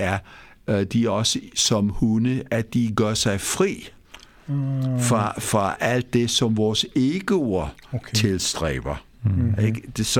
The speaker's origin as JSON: {"language": "Danish", "country": "Greece", "said": "for mig, som er skal se kulturelt mere af dansker, end jeg er græker"}